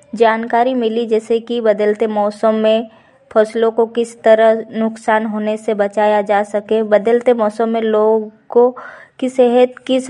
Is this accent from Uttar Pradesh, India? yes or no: no; Pati, Madhya Pradesh, India; मैं बड़वानी जिले के पाटी तहसील की निवासी हूँ।